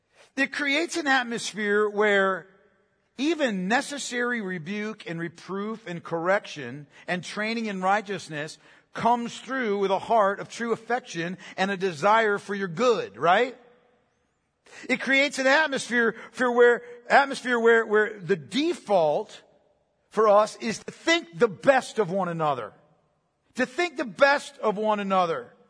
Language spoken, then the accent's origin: English; Pennsylvania, United States; I'm from Pennsylvania, right?